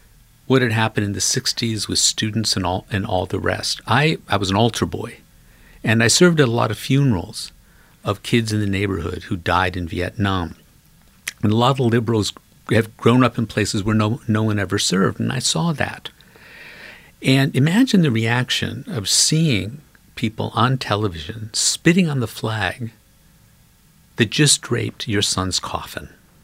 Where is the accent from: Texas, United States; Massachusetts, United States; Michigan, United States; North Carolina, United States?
Michigan, United States; I grew up in Macomb County, Michigan. It's famous among Democrats because it was the home of the Reagan Democrats. In the early 60s, it was blue collar, totally blue collar.